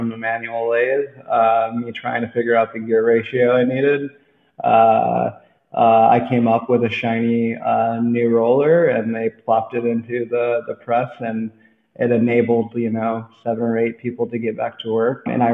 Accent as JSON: {"language": "English", "region": "Illinois", "country": "United States", "tie": "born or raised there", "said": "I grew up in the Rust Belt up out of Chicago. A lot of people had lost their jobs to globalization. My hometown had lost like roughly 70% of its manufacturing output in that decade."}